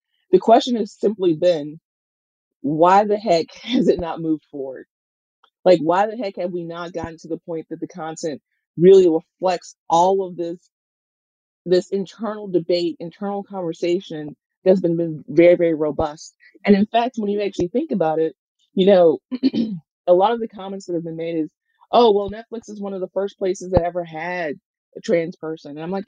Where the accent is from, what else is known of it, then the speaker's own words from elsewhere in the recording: Mississippi, United States; first of all, I'm from Mississippi.